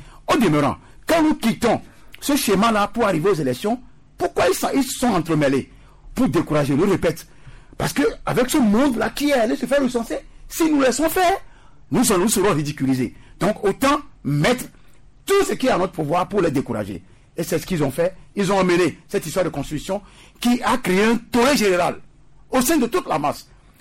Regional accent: Togo; Je suis Togolais après tout.

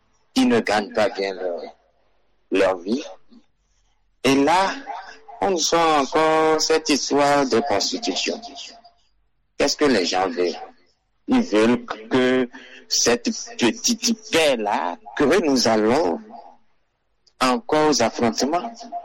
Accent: Togo; Nous sommes tous des Togolais.

